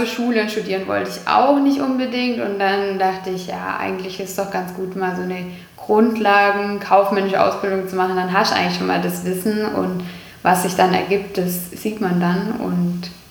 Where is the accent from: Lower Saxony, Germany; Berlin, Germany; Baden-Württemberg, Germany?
Baden-Württemberg, Germany; Herrenberg; ich bin in Herrenberg geboren, also wie wahrscheinlich gefühlt jeder hier, der hier aufgewachsen ist, ist irgendwie auch in Herrenberg im Krankenhaus. So, die hat das Licht der Welt erblickt. Ich bin dann, wir haben 4 Jahre noch in Jetting gewohnt.